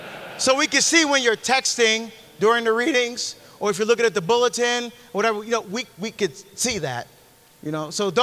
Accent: New Jersey, United States; I'm from Jersey, right? Meat and potatoes Catholic, man. Meat and potatoes Catholic.

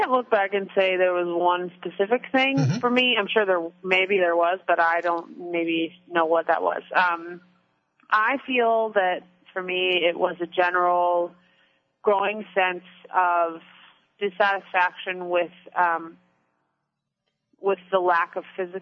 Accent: New Jersey, United States; Because growing up in New Jersey, I honestly didn't know a lot of Catholics that went to Mass.

